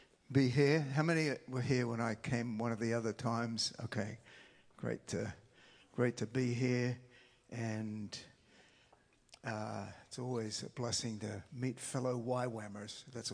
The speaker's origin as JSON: {"language": "English", "country": "Australia", "also_born_or_lived": "South America", "said": "I'm from Australia originally. But I had this adventurous spirit. I'd grown up on the mission field. My parents were missionaries in South America and with the Australian Aborigines."}